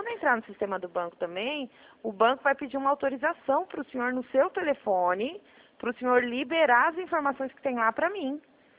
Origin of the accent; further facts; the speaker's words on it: São Paulo, Brazil; sou de São Paulo.